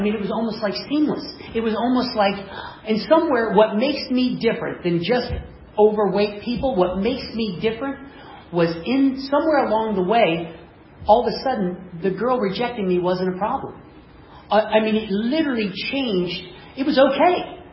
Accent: Midwest, United States; I grew up in the Midwest. I did not grow up as a heavy kid, although I ate big. We grew up on a working piece of property.

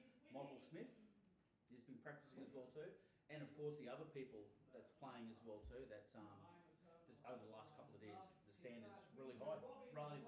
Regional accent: Brisbane, Queensland, Australia; Yep, so I travel from Brisbane, Queensland, Australia.

